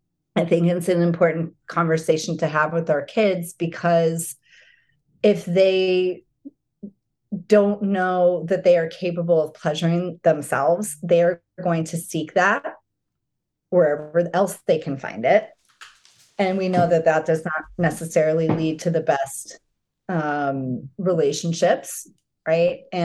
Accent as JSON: {"language": "English", "region": "Arizona", "country": "United States", "tie": "born or raised there", "said": "my mom gathered a bunch of my girlfriends and I grew up in Arizona."}